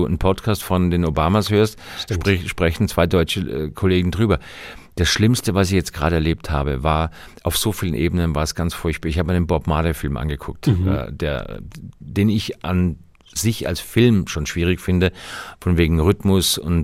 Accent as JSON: {"language": "German", "country": "Austria", "said": "Ich bin Österreicher"}